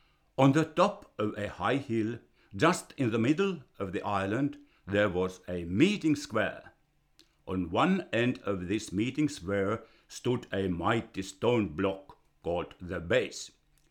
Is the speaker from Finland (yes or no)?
yes; Finland; accent: Finnish; English is a second language; I hope you can stand to listen to my voice and my ethnic Finnish accent for about half an hour.